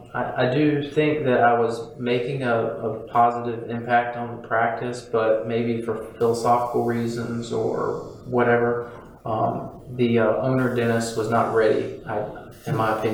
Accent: Wendell, North Carolina, United States; So I grew up in Wendell, went to school with NC State, Carolina, graduated 2013, moved back home to Wendell, Zebulon area

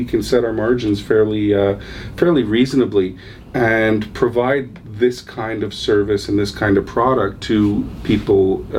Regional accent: Montreal, Quebec, Canada; born there; also born or lived in Ontario, Canada; I was born in Montreal, but I worked in Ontario quite a bit after we got back from Africa.

